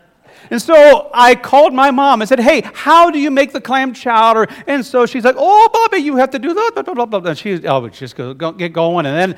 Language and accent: English; Ohio, United States; now in Iowa, United States; Growing up on the wrong side of the Mississippi, I was born and raised in Ohio. Where are my people?